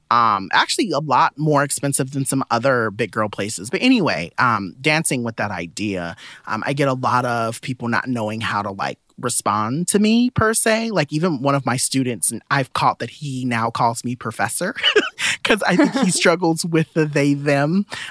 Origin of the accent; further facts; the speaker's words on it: San Bernardino, California, United States; also born or lived in Compton; I grew up in San Bernardino. I actually grew up between Compton and San Bernardino in Southern California.